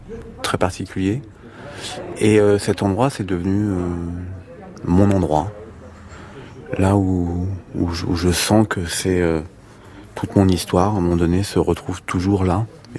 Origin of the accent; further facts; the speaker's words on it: Paris, Île-de-France, France; Moi, je suis parisien, je suis du nord-est parisien, précisément.